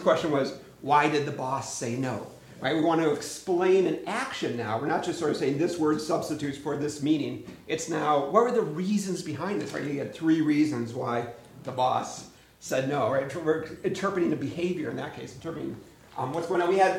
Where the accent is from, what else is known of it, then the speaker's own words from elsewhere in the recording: Northfield, Minnesota, United States; In my mind, I'm part of a long history of Northfield people giving teaching talks at Holden Village.